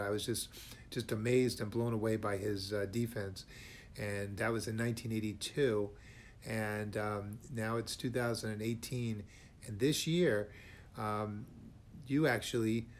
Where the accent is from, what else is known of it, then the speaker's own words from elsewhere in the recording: Pennsylvania, United States; he lived in Florida and I grew up in Pennsylvania.